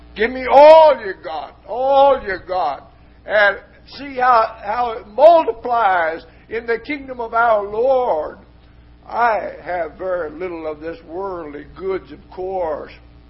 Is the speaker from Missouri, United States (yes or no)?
yes; Missouri, United States; But where I grew up in Northwest Missouri, the preacher didn't go to school.